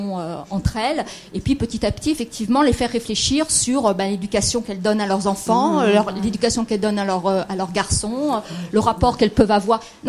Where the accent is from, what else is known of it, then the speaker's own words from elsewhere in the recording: Île-de-France, France; donc je viens de la Seine-Saint-Denis